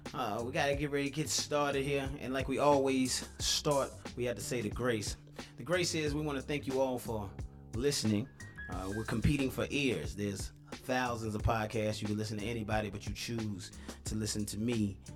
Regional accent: Virginia, United States; I'm from Virginia, so I'm excited about that.

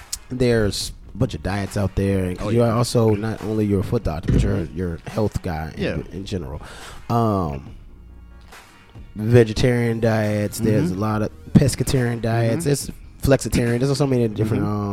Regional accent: the South, United States; Bread is my issue. I'm from the South too. Yeah. I'm a Southern meal kind of guy.

